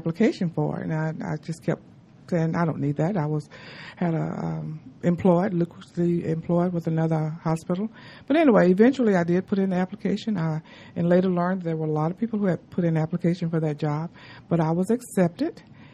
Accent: Mississippi, United States; moved away as an adult; I was born and raised in Mississippi. I moved to Georgia in 1986

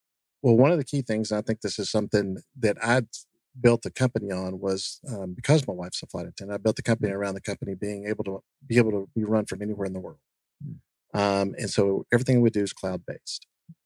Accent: Double Springs, Alabama, United States; a small town that I grew up in Northwest Alabama called Double Springs.

